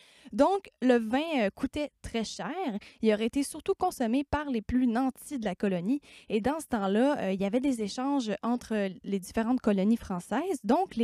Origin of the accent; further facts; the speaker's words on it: Quebec, Canada; Chez nous, au Québec, on a fouillé, on a cherché pour trouver des références au vin dans l'histoire de nos coutumes.